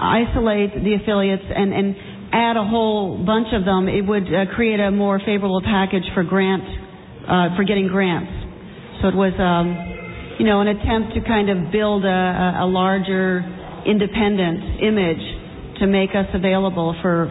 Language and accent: English; Iowa, United States; I'm from Iowa, and people that know me, I go there regularly because of my parents.